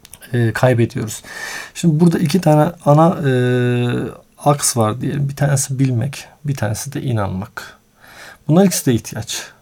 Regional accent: Gölcük, Kocaeli, Turkey; born there; Gölcük doğumluyum.

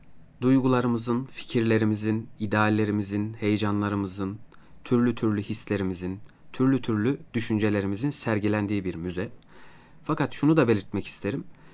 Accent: Bolvadin, Afyonkarahisar, Turkey; 1991'de Afyon'un Bolvadin ilçesinde doğdum. İlk ve orta öğrenimi Bolvadin'de tamamladıktan sonra 2009'da mülkiyeye girdim.

